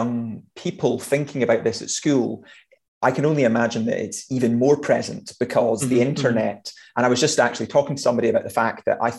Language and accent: English; Scotland, United Kingdom; Obviously, I'm from Scotland.